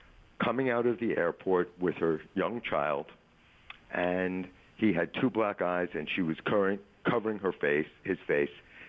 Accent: New York, United States; now in Los Angeles, United States; Well, I live in Los Angeles. I work in Los Angeles. I grew up in New York.

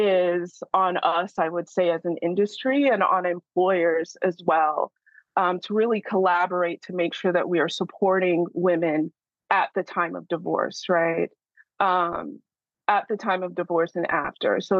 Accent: Nigeria; I am also a Nigerian woman, right? I'm a Nigerian woman who is Black, right? I'm Nigerian and I'm Black.

